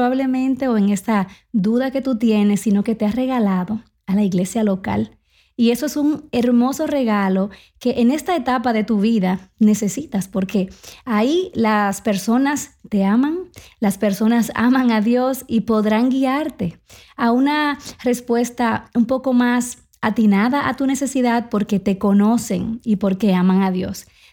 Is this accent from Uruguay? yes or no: no; Dominican Republic; now in United States; siempre me preguntan si soy peruana. Ahí también desde Colombia, pero realmente soy dominicana, con mucho orgullo.